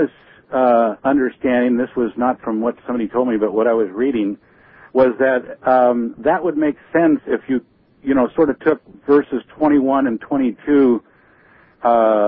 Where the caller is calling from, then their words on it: Santa Cruz, California, United States; Yeah, I'm calling from Santa Cruz.